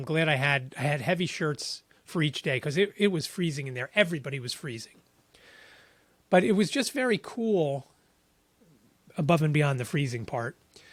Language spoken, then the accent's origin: English; Philadelphia, Pennsylvania, United States; I'm from Philly and no one would respect me if I came here to this place and ate one of them.